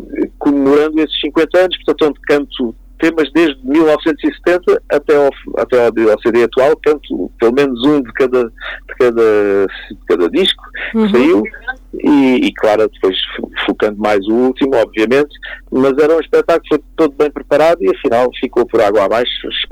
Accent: Alentejo, Portugal; claro que tem, sou alentejano.

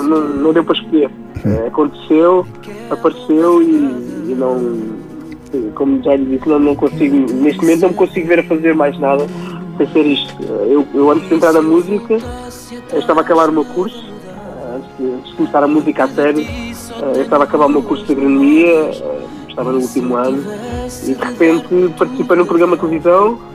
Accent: Portugal; Além de Bispo, Portugal.

